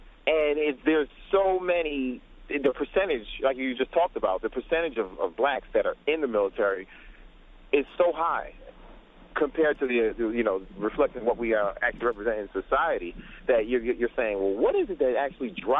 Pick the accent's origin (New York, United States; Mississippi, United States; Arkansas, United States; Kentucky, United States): New York, United States; Brooklyn; I'm from Brooklyn, and, like, literally, I probably don't know what I'd be doing if I hadn't joined the military.